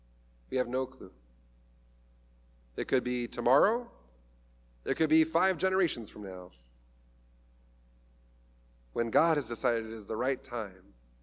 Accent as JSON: {"language": "English", "region": "California", "country": "United States", "said": "I'm from Southern California. We're used to those."}